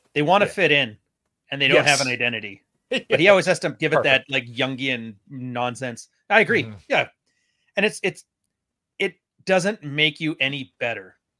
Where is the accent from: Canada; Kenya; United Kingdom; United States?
Canada; as a Canadian, you're like, okay, they keep talking about the Second Amendment.